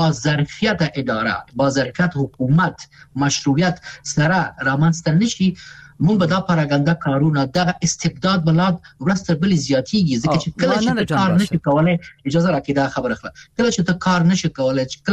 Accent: Afghanistan; ځکه چې مونږ افغانان یو، کنه وطن خو زموږ دی

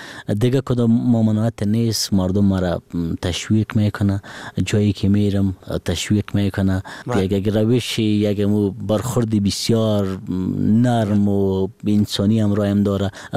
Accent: Laghman, Afghanistan; also born or lived in Kabul; ما از ولایت لغمان هستم ولی در کابل پیدا شدیم. خودم فعلا محصل پانتون هستم، در بخش اداره و دیپلماسی محصل هستم

